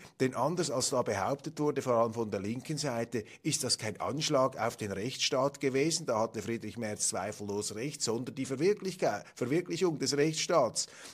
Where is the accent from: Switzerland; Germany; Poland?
Switzerland; wir sind ja als Schweizer nicht ganz unstolz, denn auch wir haben unseren Beitrag geleistet.